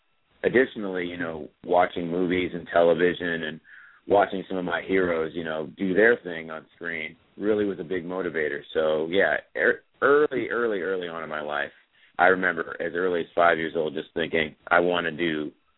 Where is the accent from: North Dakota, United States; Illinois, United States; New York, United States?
Illinois, United States; Chicago; also born or lived in Oregon; When I was a little boy, I grew up in Chicago, part of my life, mm-hmm. and the other part in Oregon.